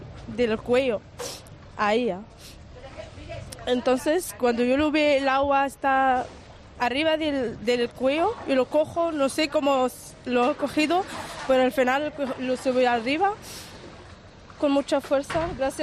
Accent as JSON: {"language": "Spanish", "town": "Larache", "region": "Tanger-Tetouan-Al Hoceima", "country": "Morocco", "said": "De Larache."}